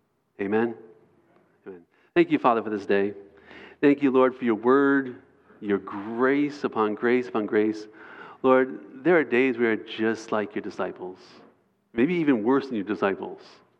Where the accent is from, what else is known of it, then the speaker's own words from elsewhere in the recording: New York, United States; And I'm from New York. I can be really raw.